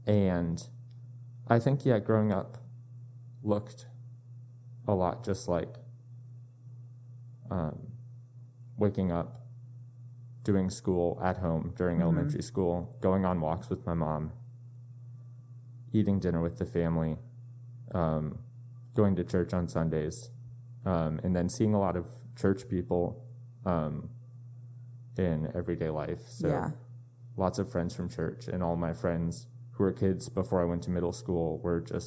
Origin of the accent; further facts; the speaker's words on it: Austin, Texas, United States; born there; So I was born in Austin, Texas with my family.